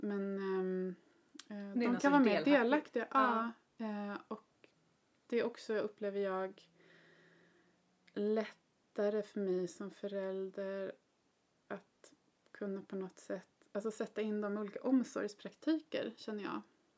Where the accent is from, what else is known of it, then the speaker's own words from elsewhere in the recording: Kronoberg County, Sweden; also born or lived in Stockholm; jag är född och uppvuxen i Småland, i Kronobergs län. Och bodde här tills jag var 19, då jag flyttade till Stockholm.